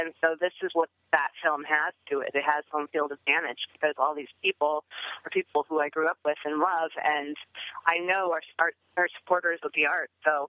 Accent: Iowa, United States; when I grew up in Iowa, didn't have access to film.

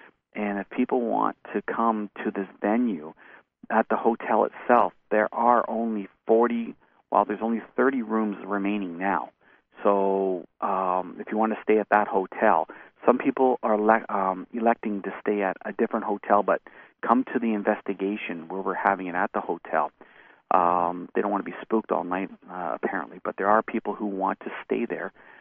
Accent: Sarnia, Ontario, Canada; This is my hometown. I lived here all my life, and there were gallows at one time.

